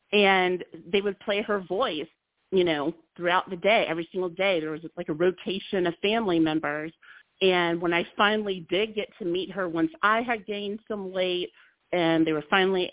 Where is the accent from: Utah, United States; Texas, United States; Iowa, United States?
Iowa, United States; born there; I was born in Iowa, y'all. Like, yes, there are black people in Iowa.